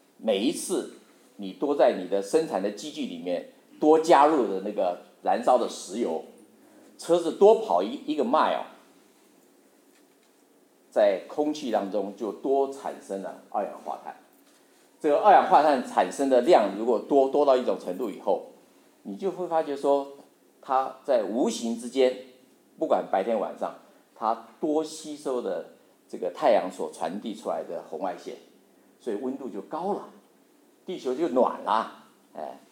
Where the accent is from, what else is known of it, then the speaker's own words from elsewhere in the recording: Taiwan; 我是从台湾来的，那我父亲是国内安徽啊，我母亲是天津